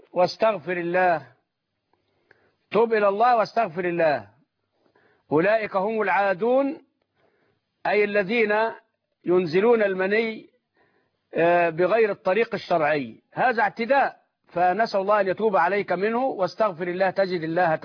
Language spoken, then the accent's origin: Arabic; Egypt; هب أنه عندنا في مصر، ما واجبنا نحوه؟